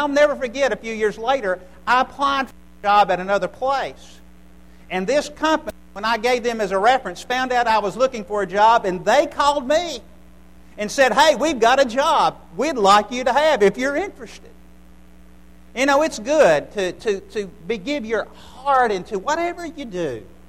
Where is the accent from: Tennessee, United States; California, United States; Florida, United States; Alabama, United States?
Alabama, United States; Birmingham; I grew up in the Birmingham area.